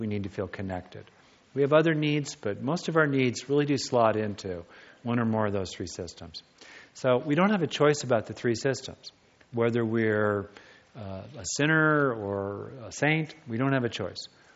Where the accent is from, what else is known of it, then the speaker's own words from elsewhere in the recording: California, United States; I grew up in Southern California, a lot of lizards there, rub their bellies, lizard time.